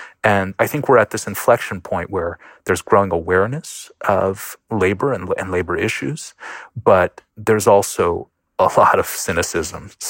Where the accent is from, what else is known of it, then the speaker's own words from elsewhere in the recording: Buffalo, New York, United States; Absolutely. I should say I grew up in Buffalo, New York.